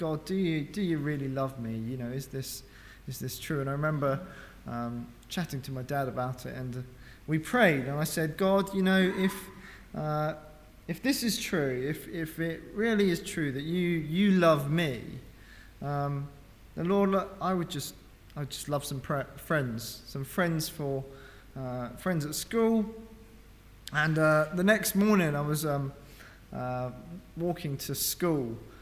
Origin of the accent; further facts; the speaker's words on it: Barking, London, United Kingdom; I'm actually an Essex lad myself. I was born in Barking, so the other side. And so I was born, yeah, I was born into a Christian family, youngest of four siblings.